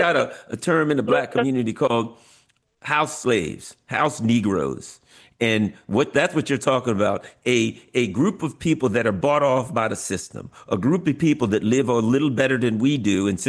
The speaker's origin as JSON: {"language": "English", "country": "United States", "said": "Look, I'm an American."}